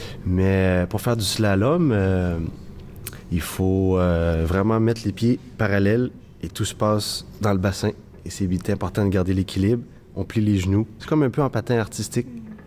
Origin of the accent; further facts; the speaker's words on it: Quebec City, Quebec, Canada; also born or lived in Tewksbury; Je viens de la ville de Québec. Fait que je suis né dans un petit hameau qui s'appelle Tewksbury, tout près de la ville de Québec, au Canada.